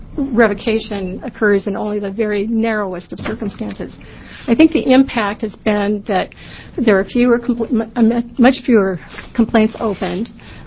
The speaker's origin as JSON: {"language": "English", "town": "West Linn", "region": "Oregon", "country": "United States", "said": "I'm from West Lynn."}